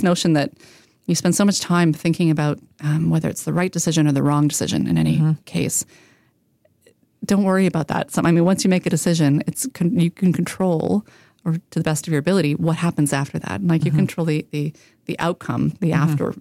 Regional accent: Ottawa, Ontario, Canada; I grew up in Ottawa, but my parents were teachers and academics, so we had summers off. And my mom was from Cape Breton, so we spent most of our summers in Cape Breton.

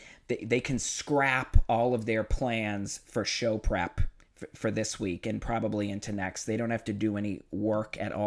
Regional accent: Boston, Massachusetts, United States; I'm from Boston. I went to Boston Public Schools for high school.

